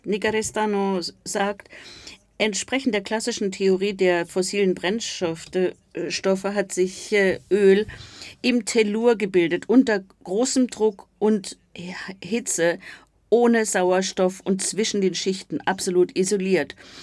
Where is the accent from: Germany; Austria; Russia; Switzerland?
Russia; Khanty-Mansi Autonomous Okrug; Es gab einen weiteren Ort in der Nähe meiner Heimatstadt. Kogalym heißt er, auch ein Zentrum der Ölindustrie.